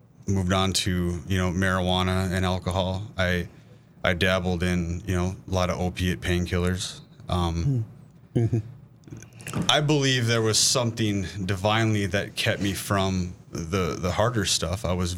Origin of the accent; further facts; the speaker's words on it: Bismarck, North Dakota, United States; I'm from Bismarck, North Dakota.